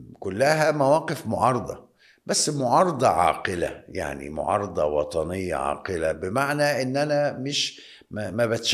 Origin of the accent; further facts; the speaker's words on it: Egypt; انا كمواطن مصري وكسياسي